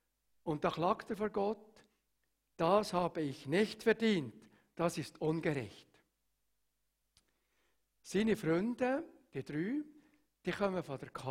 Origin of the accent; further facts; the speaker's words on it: Switzerland; born there; Ich kann ja nichts dafür, dass ich in der Schweiz geboren bin.